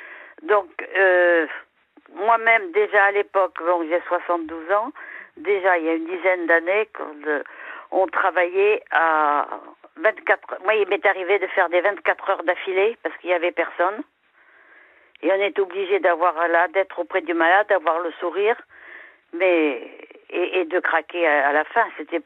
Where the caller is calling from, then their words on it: Périgueux, Nouvelle-Aquitaine, France; Je suis de Périgueux en Dordogne.